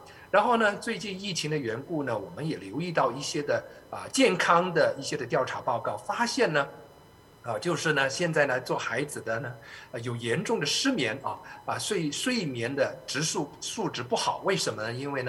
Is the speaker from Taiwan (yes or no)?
no; China; 有时候我们中国人在养育儿女的事情上面呢，往往是流于极端的